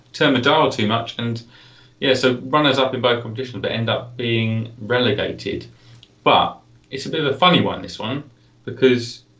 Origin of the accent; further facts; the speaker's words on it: England, United Kingdom; because being English, you go, God, he's gone from Milan and Rome to Middlesbrough and Portsmouth.